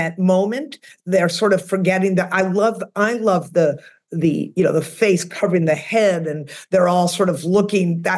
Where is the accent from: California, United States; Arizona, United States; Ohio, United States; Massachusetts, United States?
Massachusetts, United States; now in Texas, United States; you gotta remember, I'm originally from the Northeast. I'm from outside of Boston.